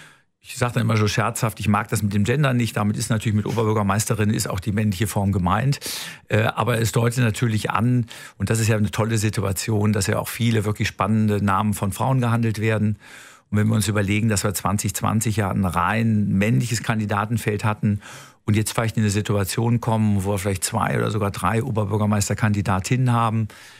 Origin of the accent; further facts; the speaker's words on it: Cologne, North Rhine-Westphalia, Germany; als Kölner weiß man, jeder Jeck ist anders.